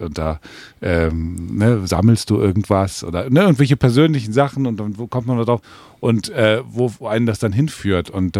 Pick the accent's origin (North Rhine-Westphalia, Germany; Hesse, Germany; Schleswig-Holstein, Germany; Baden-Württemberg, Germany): North Rhine-Westphalia, Germany; Cologne; dann ist es ja bei uns in Köln genauso